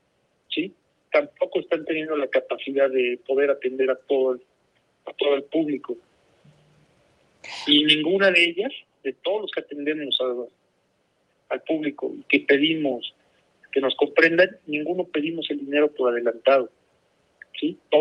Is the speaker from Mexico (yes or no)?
yes; Mexico; realmente nos vemos muy complicados como mexicanos